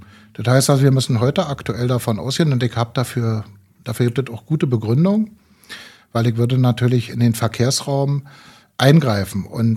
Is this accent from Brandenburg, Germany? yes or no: yes; Hennigsdorf, Brandenburg, Germany; ich bin nicht nur in Hennigsdorf geboren, bin hier zur Schule gegangen, habe meine Berufsausbildung gemacht. Ja, ich bin ein Kind von hier, wie man so schön sagt.